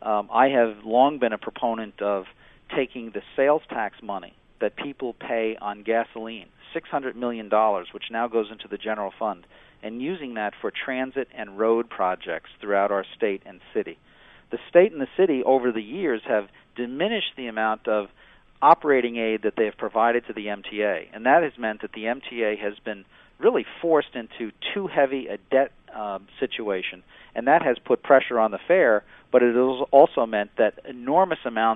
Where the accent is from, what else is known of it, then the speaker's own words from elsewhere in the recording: New York, United States; I live upstate, but I grew up downstate in Nassau County.